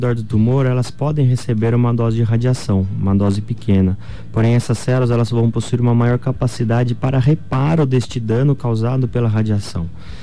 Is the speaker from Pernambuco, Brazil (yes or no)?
no; Guaratinguetá, São Paulo, Brazil; Exato, sou lá do estado de São Paulo, interior de São Paulo, chama Guaratinguetá, na terra de Frei Galvão.